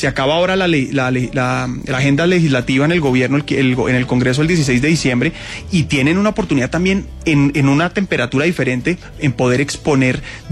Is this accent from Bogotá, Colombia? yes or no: yes; Bogotá, Colombia; Pero somos más los bogotanos que queremos la seguridad por encima de muchas otras cosas.